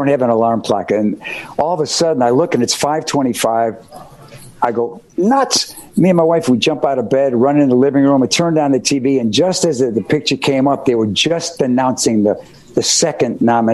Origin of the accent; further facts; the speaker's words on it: Chicago, Illinois, United States; Humboldt Park. I was an altar boy